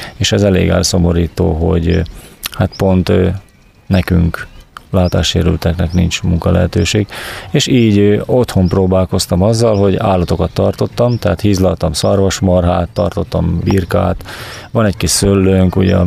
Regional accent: Császár, Komárom-Esztergom, Hungary; Én Császárról, Komárom megyéből, a Vértes alján levő kis településhez, ahol nem kell nagy emelkedőket megmászni, bár egy kicsit dombosabb a terület, mint itt

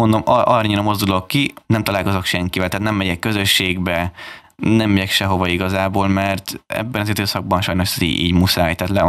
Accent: Hungary; tehát én Európából vagyok így a második magyar, aki kiutazott

